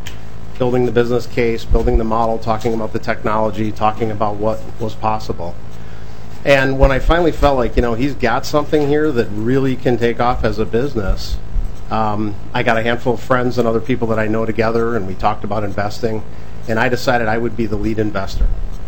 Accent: Michigan, United States; moved away as an adult; now in Minnesota, United States; I moved to Minnesota in 1993 from Michigan because of opportunity for work.

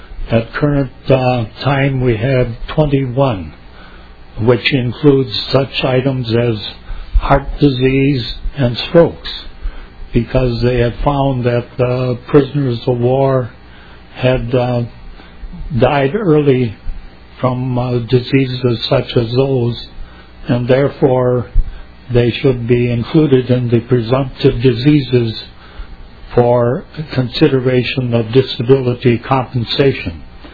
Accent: Egan, United States; I'm from Egan.

